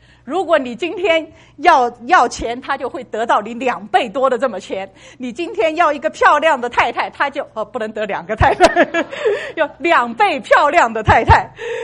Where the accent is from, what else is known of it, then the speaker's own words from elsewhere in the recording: Sichuan, China; 我们四川人比较好